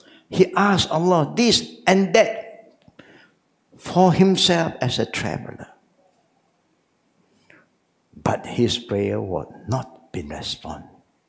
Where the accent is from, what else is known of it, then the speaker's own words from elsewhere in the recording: Malaysia; You understand my language because we are Malaysian.